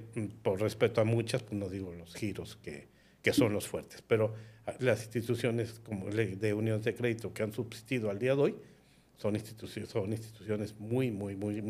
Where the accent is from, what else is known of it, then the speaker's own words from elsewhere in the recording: Mexico City, Mexico; soy de la Ciudad de México.